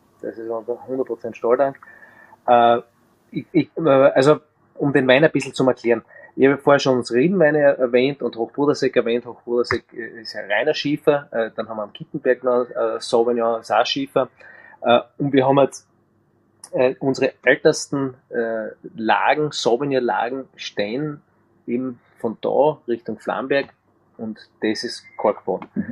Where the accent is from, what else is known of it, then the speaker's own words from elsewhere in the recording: Kitzeck im Sausal, Styria, Austria; ich komme aus Kitzig-Sausal